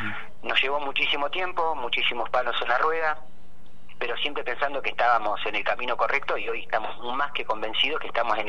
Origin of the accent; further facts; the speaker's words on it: Campo Grande, Río Negro, Argentina; also born or lived in Cipolletti; now in General Roca, Argentina; Sí, soy nacido en Cipolletti, criado en Campo Grande, Villa Manzano, hijo de trabajadores rurales, de un trabajador y una trabajadora rural.